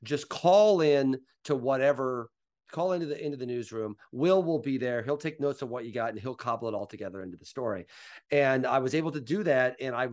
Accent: Mattoon, Illinois, United States; You know, I grew up in Mattoon, Illinois, about an hour south of Champaign, grew up watching every Illini basketball game.

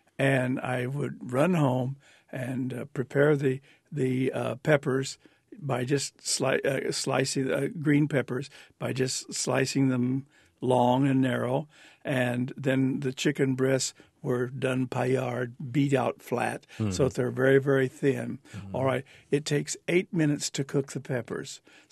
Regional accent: United States; Well, only because we have as American cooks, we have adapted to doing stir fry.

